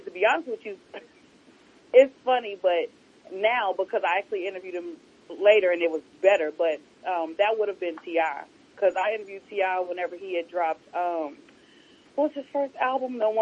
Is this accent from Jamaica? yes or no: yes; Jamaica; That's where the West Indian is coming out of them, though, because I'm Jamaican, so that's how they start.